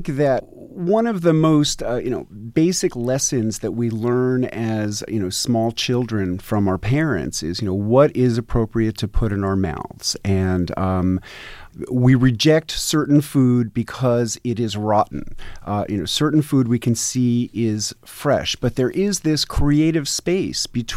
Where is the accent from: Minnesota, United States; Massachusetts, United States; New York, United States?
New York, United States; New York City; Well, I'm growing up in New York City, one of my very favorite foods were sour pickles, what some people might know as kosher dills.